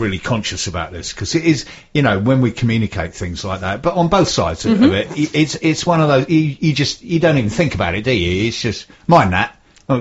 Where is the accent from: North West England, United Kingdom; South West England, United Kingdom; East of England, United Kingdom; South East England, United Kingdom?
South East England, United Kingdom; Tenterden; And I'm from Tenterden, yeah.